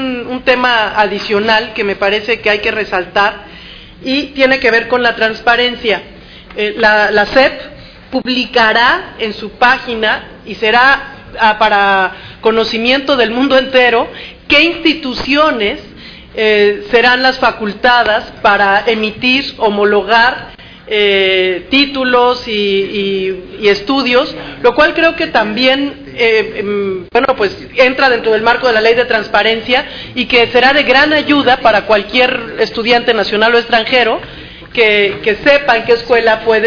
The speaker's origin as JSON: {"language": "Spanish", "country": "Mexico", "said": "y me felicito yo como mexicana."}